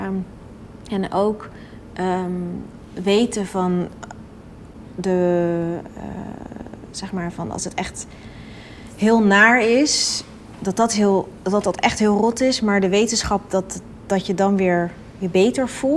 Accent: Rotterdam, South Holland, Netherlands; ik denk toch ook wel een beetje als Rotterdammer van niet lullen maar poetsen.

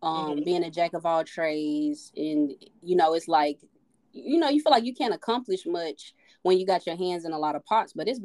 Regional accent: Memphis, Tennessee, United States; now in Jacksonville, United States; I'm from Memphis, Tennessee. I ended up being in Jacksonville with the Navy

